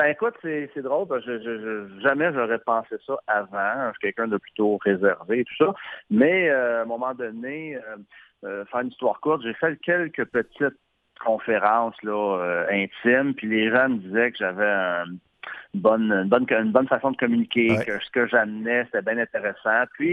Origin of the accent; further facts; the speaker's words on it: Chambly, Quebec, Canada; à Chambly, dans mon patelin, à Chambly